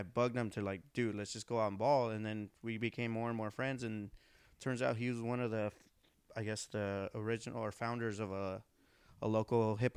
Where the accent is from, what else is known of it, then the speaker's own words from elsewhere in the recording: La Puente, California, United States; I grew up in La Puente, like the city of La Puente in like Southern California, just East LA County. Mm-hmm. It was basically a little hood in East LA County, and just went to school out there.